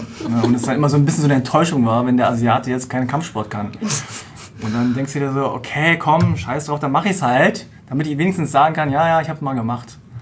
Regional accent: Hanover, Lower Saxony, Germany; born there; du bist geboren in Hannover, aber deine Eltern sind beide, okay.

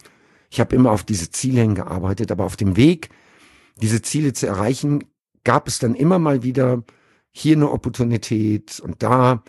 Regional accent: North Rhine-Westphalia, Germany; ich bin im Sauerland groß geworden. Lüdenscheid oder Meinerzhagen sind wunderschöne Orte, da gibt's viel Natur

